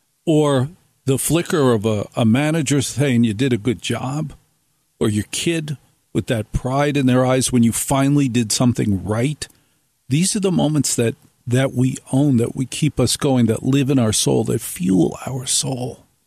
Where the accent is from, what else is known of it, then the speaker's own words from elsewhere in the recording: New Jersey, United States; I'm like a total jerk. I'm a guy from Jersey.